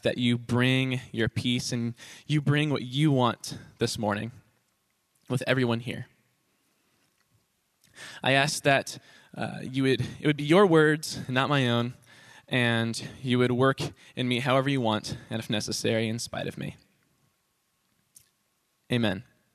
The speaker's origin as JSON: {"language": "English", "town": "Columbus", "region": "Ohio", "country": "United States", "said": "A little more about me is I am from Columbus, Ohio. Any Columbus people?"}